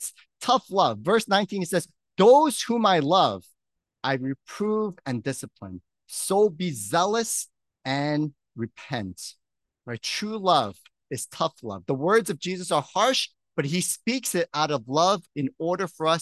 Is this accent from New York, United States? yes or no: yes; New York, United States; When I was growing up in New York, I was, my dad's a pastor, my mom was a nurse